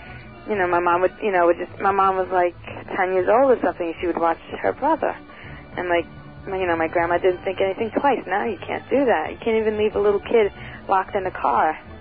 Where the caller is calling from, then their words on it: Selden, New York, United States; Calling from Selden.